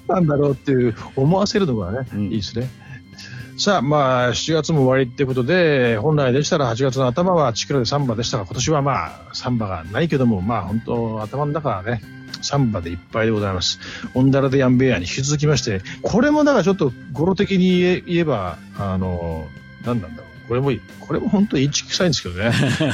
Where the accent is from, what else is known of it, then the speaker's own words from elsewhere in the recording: Matsudo, Chiba, Japan; これ千葉県松市、はい、ね、五香駅という、私の実家がずっとあった五香駅